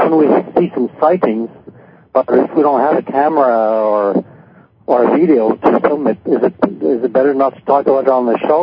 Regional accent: Canada; from Canada. I'm from the east side.

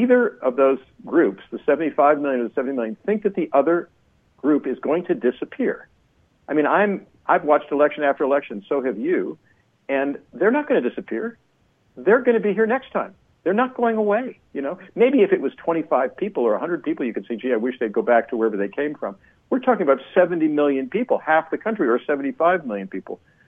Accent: United States; my experience as an American for the last 70 years

